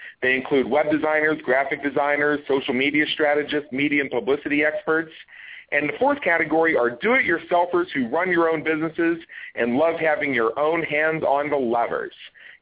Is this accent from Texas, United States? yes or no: no; Pittsburgh, Pennsylvania, United States; I'm from Pittsburgh originally myself